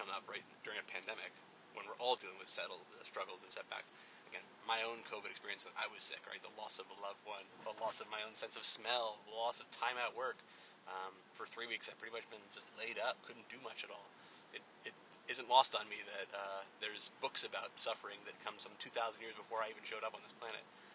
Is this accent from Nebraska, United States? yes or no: no; New Jersey, United States; not too far from where I grew up in New Jersey, right on the border between the Pennsylvania and Jersey line.